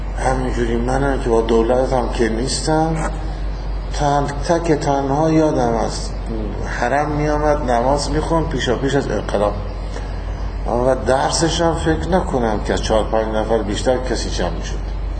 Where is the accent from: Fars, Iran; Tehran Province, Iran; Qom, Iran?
Fars, Iran; Firuzabad; ایرانی هم از فیروزآباد، آمدم وطنم